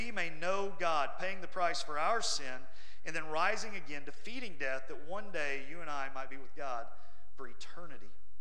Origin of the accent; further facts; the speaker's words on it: Kansas City, Missouri, United States; I grew up outside of Kansas City.